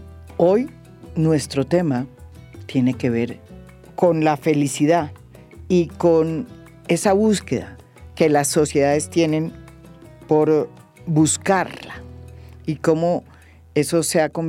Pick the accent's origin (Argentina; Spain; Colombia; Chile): Colombia; Colombia no es uno de los países más felices del mundo, como muchos colombianos creemos.